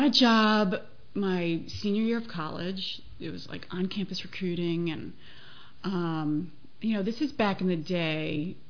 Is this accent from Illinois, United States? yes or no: no; High Falls, New York, United States; I'm from a small town upstate, High Falls, New York, Ulster County.